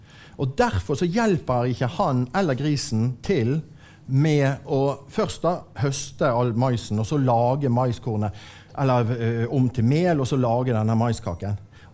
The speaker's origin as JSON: {"language": "Norwegian", "region": "Western Norway", "country": "Norway", "said": "Jeg kommer jo fra Vestlandet. Der var det jo mange som jobbet i olje og sånn."}